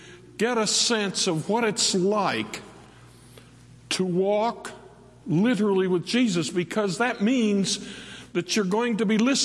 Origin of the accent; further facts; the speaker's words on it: Portsmouth, Ohio, United States; also born or lived in Ironton; And I grew up in Portsmouth and Ireton. I am a true river rat.